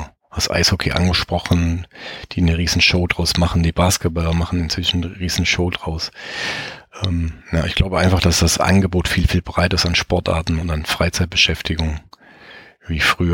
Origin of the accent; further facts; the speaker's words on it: Baden-Württemberg, Germany; ich komme ursprünglich aus Baden-Württemberg